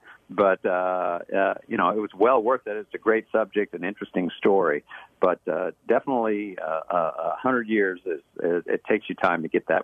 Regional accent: Dallas, Texas, United States; I'm born and raised in Dallas.

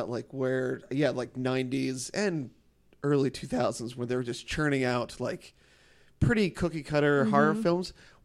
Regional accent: Wilmington, Delaware, United States; So we grew up around Wilmington where there was plenty of like, you know, video stores that we could walk in.

